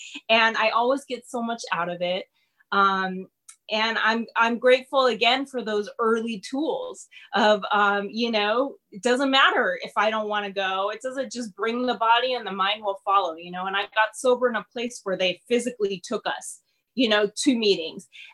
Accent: Los Angeles, California, United States; So I grew up in West LA.

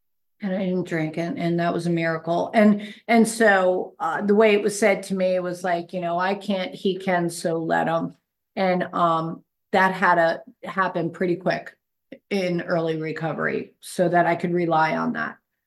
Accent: New York, United States; I grew up in New York

